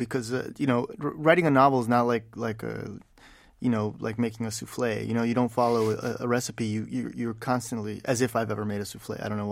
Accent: Birmingham, Alabama, United States; Absolutely.

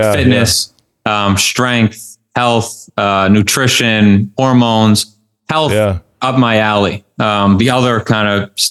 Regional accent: Boston, Massachusetts, United States; now in Miami, United States; I'm from Boston, but I live in around Miami now.

